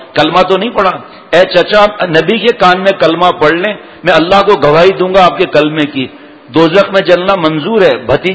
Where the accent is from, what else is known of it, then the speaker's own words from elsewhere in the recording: Tharparkar, Sindh, Pakistan; خالہ اور ہم بھی گاؤں کے رہنے والے ہیں, میں تھرپار کر کے رہنے والا ہوں